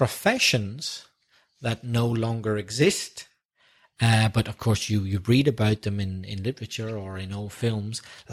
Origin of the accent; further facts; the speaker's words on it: Belfast, Northern Ireland, United Kingdom; I certainly did, yeah. And my mum kept the milkman on as long as she could until I think the company just stopped and went out of business.